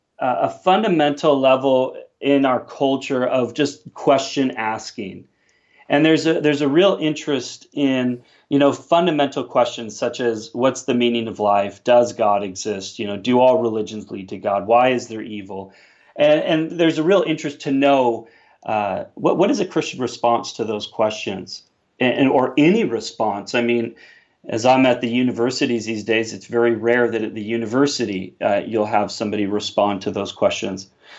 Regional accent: Portland, Oregon, United States; moved away as an adult; now in Canada; Well, I'm actually from Portland, Oregon, and so I've actually been living in Canada now for 19 years, and I came here when I was 19

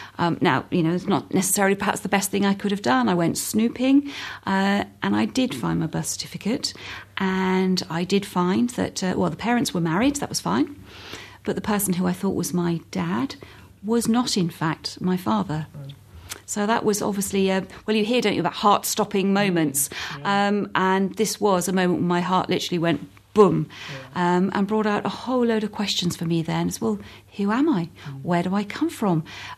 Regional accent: London, United Kingdom; also born or lived in Hampshire / Surrey; Well, I was born in Hampshire, spent some of my childhood in Surrey and most of my teenage years in North London, so I'm a good home counties girl.

